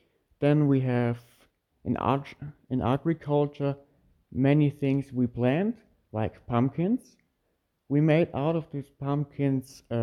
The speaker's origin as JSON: {"language": "English", "country": "Austria", "tie": "born or raised there", "second_language": "English", "said": "have the pleasure to tell you something about my home country, Austria."}